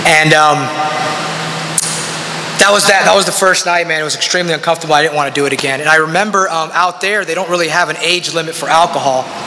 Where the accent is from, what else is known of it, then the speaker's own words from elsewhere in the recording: United States; And I'm an American kid out there.